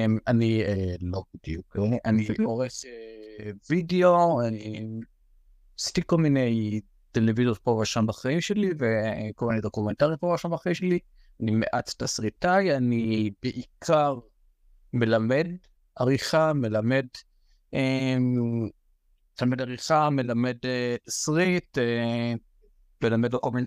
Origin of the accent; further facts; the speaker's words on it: Acre, Northern District, Israel; איפה לירושלים בכלל, כי אני מעכו